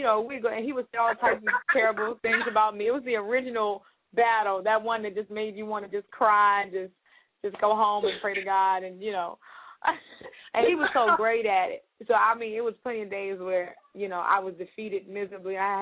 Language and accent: English; Baltimore, Maryland, United States; born there; also born or lived in Washington, D.C. / Virginia / North Carolina / Philadelphia; I was born in Baltimore, but I lived in D.C. for a while, then I moved to Virginia, North Carolina, Philadelphia. You know, I went to college for a little bit in New York. So I'm all mixed up. I'm just a Northeast baby.